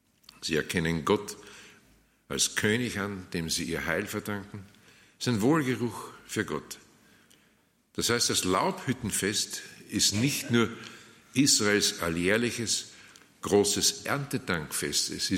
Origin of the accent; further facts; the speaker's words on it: Austria; Also bei uns in Österreich heißt es ja, wenn man jemanden eingeladen hat, zum Abschied sagt man, ich werde mich schon nur revanchieren.